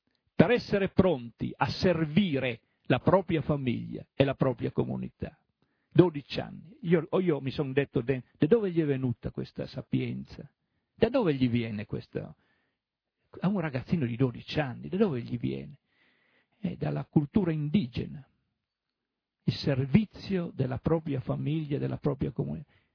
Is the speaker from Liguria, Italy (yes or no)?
no; Tualis, Friuli-Venezia Giulia, Italy; riconosco che sono di Tualis, della montagna del Friuli